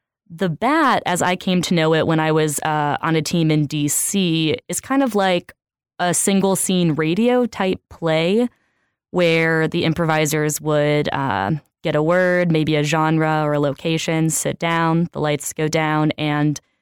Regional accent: Denver, Colorado, United States; No, I'm from Denver.

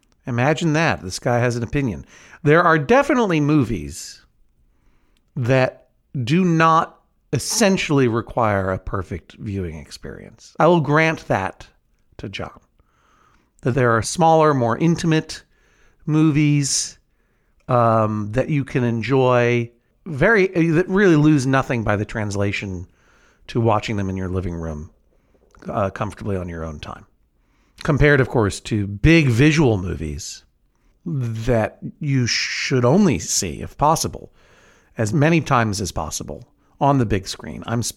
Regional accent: Brookline, Massachusetts, United States; Oh, it's a movie theater that in Brookline, my hometown, which is in New England, a region of the Northeast United States.

